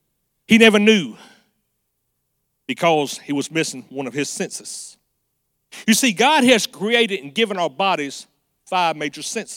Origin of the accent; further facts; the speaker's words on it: Mobile, Alabama, United States; For those who don't know us, we're from Mobile, Alabama.